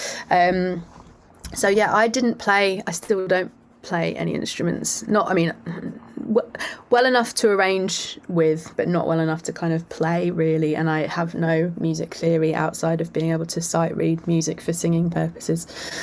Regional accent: Brighton, South East England, United Kingdom; In Brighton.

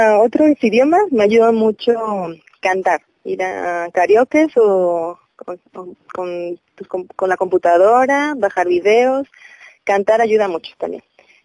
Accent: Mexico; Que tenemos que, como mexicanos

